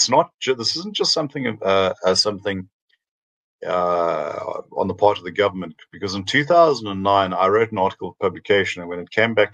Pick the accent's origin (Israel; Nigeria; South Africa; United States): South Africa; KwaZulu-Natal; growing up in Northern Natal when there was a very severe drought